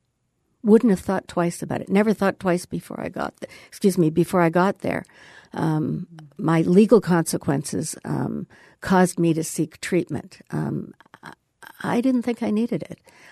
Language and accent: English; Canada; born there; I mean, I'm a Canadian by birth.